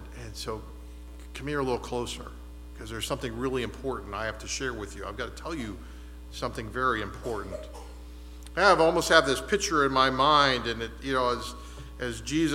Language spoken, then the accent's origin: English; Erie, Pennsylvania, United States; Growing up in Erie, and I was in the band, and so, you know, every time we had a parade, we always had the Shriners.